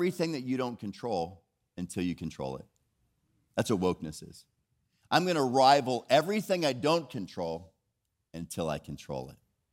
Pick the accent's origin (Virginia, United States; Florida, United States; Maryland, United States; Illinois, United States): Florida, United States; Orlando; I'm from Orlando, Florida, initially.